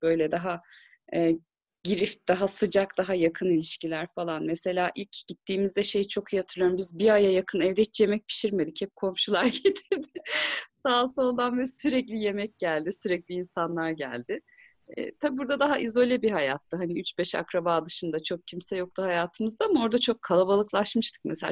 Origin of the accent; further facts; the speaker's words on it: Batıkent, Ankara, Turkey; İşte sonra Batıkent'te taşındık. Batıkent'te büyüdüm aslında kısmen. Batıkent İlköğretim Okulu'na gittim.